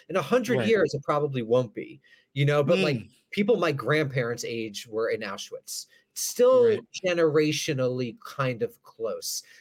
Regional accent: United States; and that I'm an American, the United States implicitly supports the policy

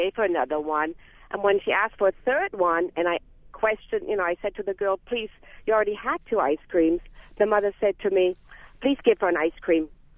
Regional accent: Germany; English is a second language; now in United States; I started about 20 years ago when I came to this country. I came from Germany.

